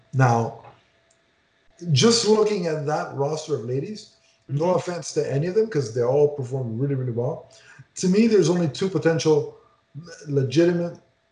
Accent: Canada; as a Canadian

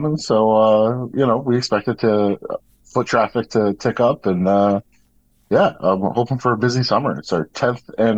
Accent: Wayne, New Jersey, United States; I'm actually from Wayne

